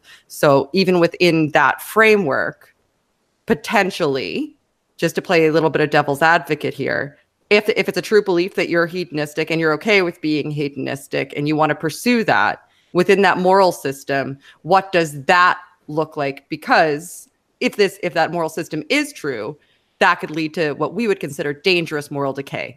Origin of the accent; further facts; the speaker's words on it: Canada; Well, no, I'm Canadian, so not me. And for the record, we get 18 months of maternity leave here.